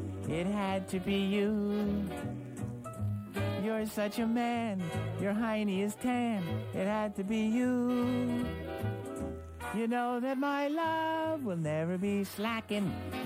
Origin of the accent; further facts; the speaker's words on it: Bronx, New York, United States; Growing up in the Bronx, we had no Dutch doors.